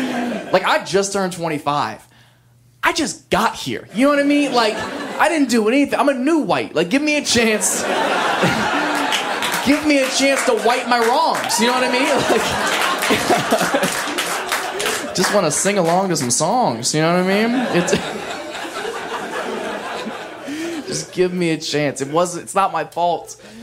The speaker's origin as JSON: {"language": "English", "region": "Ohio", "country": "United States", "lives_now": "Los Angeles, United States", "said": "I love it because I'm not from here, so I have perspective. I'm actually from Ohio."}